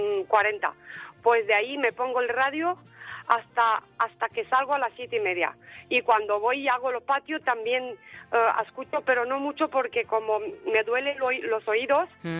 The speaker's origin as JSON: {"language": "Spanish", "country": "Romania", "second_language": "Spanish", "moved": "yes", "lives_now": "Spain", "said": "De Rumanía."}